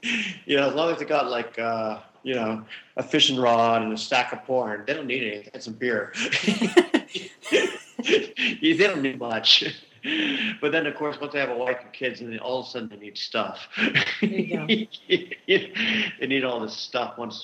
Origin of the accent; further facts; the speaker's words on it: Texas, United States; Well, I was kind of thinking about like I'm from Texas, so we had this fellow there called